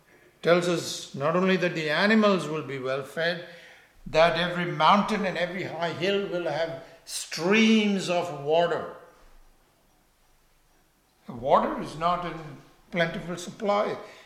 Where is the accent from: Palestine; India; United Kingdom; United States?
India; moved away; as I grew up in India about animals.